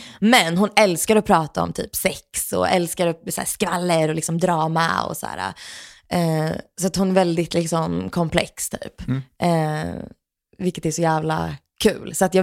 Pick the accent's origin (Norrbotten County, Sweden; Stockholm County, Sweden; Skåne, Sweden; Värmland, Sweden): Stockholm County, Sweden; Stockholm; jag är så här född och uppvuxen i Stockholm, innerstad.